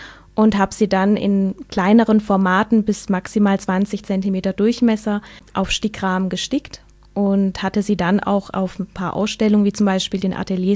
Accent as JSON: {"language": "German", "town": "Pforzheim", "region": "Baden-Württemberg", "country": "Germany", "tie": "born or raised there", "said": "Ich bin seit meiner Geburt in Pforzheim und habe hier auch studiert"}